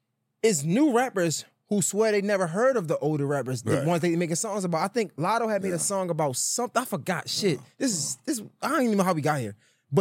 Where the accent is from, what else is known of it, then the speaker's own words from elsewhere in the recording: Baltimore, Maryland, United States; I'm not from down south. I'm from Baltimore.